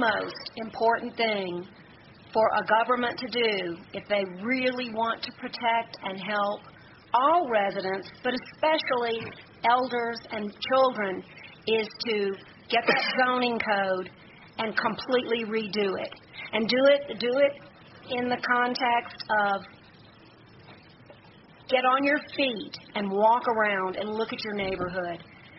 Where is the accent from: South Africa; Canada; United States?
United States; Monroe, Louisiana; But in my hometown of Monroe, Louisiana, I know I've seen it all.